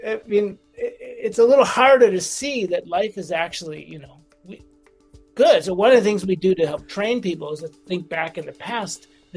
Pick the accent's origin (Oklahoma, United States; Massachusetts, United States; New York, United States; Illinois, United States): Illinois, United States; Chicago; I grew up in Chicago, and the team, I was a fan of the Chicago White Sox